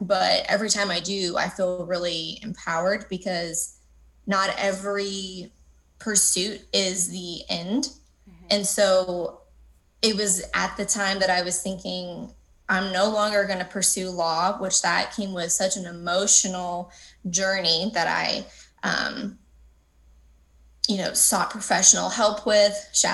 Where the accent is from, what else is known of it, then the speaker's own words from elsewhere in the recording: United States; now in Paris, France; You know, I'm already American in Paris.